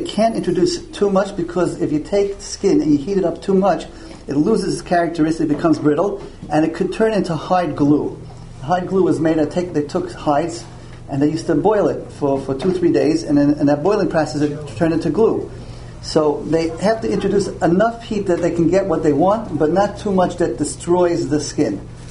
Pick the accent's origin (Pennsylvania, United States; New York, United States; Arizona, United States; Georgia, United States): New York, United States; Well, Lisa, because I'm an outsider, I'm from New York, and I'm not in competition with them